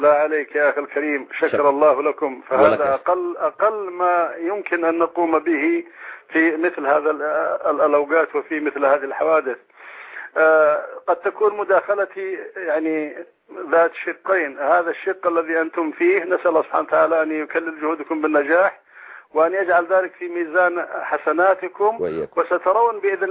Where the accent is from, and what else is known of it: Saudi Arabia